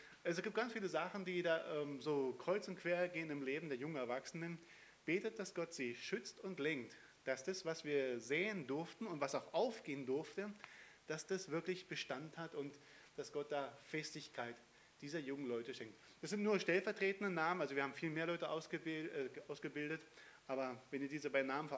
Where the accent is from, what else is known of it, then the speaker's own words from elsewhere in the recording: Germany; Ich als Deutscher möchte gerne manchmal loslegen.